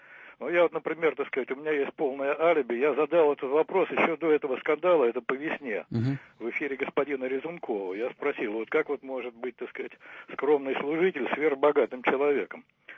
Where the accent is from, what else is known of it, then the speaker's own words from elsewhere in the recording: Saint Petersburg, Russia; Ну, я вот родился в Петербурге, коренной житель Петербурга.